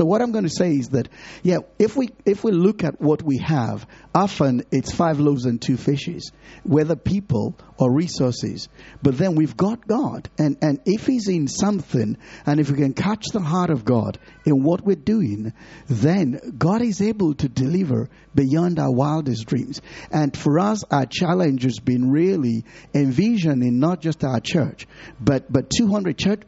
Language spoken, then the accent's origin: English; Nigeria; I come from Nigeria